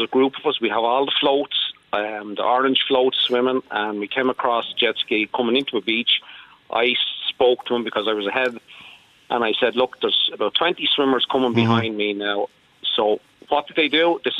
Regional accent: Dublin, Leinster, Ireland; I'm from the Donegal end of Ballyfermot.

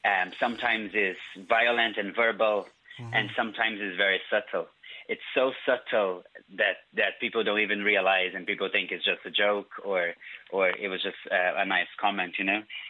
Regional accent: Brazil; And I come from Brazil, you know

